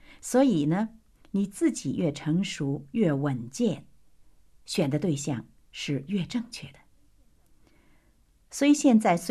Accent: China; moved away; 因为我呢是从小在国内出生的哈，可是离开祖国很久了，好几十年了，所以我不知道是不是这样。

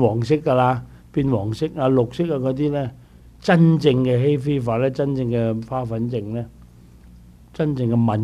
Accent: Guangdong, China; 第四咧，我哋廣東人特別多啦。

